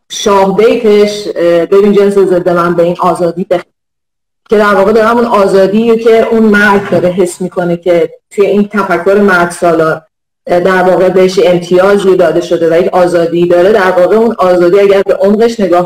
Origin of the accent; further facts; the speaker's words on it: Iran; بیشتر عمرم من توی ایران گذروندم و کاملا با در واقع قوانینش، مشکلاتش و فرهنگش کاملا آشنام و خودم خب توی خانواده ایرانی بزرگ شدم